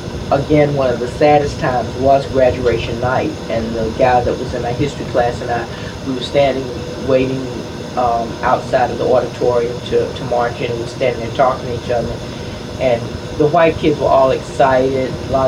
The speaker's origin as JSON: {"language": "English", "town": "Davidson", "country": "United States", "tie": "born or raised there", "said": "because I grew up in Davidson and there weren't no foreigners"}